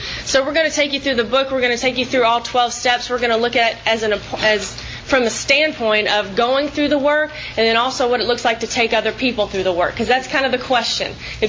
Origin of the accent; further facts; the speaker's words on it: Austin, Texas, United States; I'm from Austin, Texas